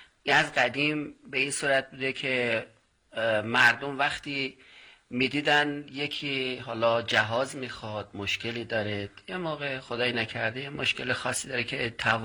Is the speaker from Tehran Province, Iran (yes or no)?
no; Shahrekord, Chaharmahal and Bakhtiari, Iran; بنده 51 سالمه، اهل شهر کردم و حدوداً از زمان بچگی شروع کردم